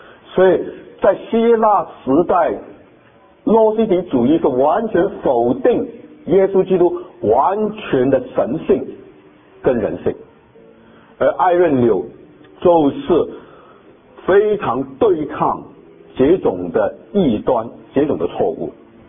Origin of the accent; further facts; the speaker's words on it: Guangdong, China; 比如说我们广东人在香港常常描写人说